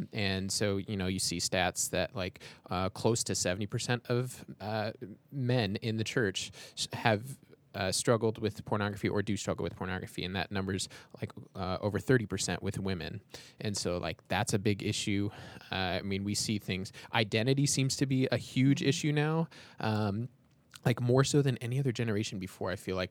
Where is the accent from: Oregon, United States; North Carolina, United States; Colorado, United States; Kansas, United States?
Colorado, United States; Colorado Springs; I mean, we're from Colorado Springs, and Colorado Springs, pretty affluent area, has one of the highest teen suicide rates in the country.